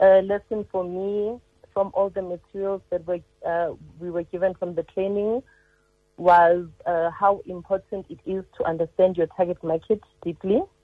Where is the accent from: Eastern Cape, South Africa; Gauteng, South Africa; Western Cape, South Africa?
Gauteng, South Africa; Soweto; I am from Soweto.